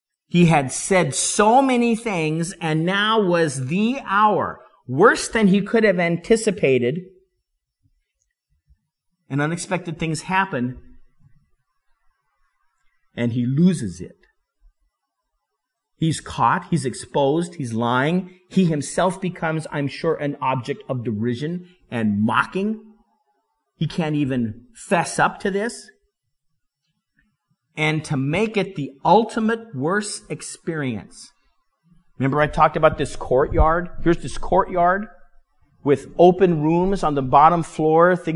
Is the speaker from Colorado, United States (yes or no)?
yes; Colorado, United States; Not that there's not a Midwest accent, because I'm from Colorado. If you're an outsider, you're from Colorado.